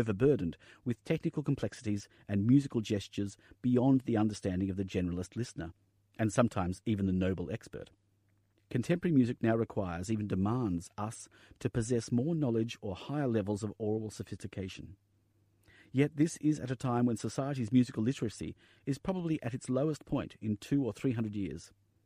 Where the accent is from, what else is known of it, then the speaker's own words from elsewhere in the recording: Melbourne, Victoria, Australia; in my hometown of Melbourne.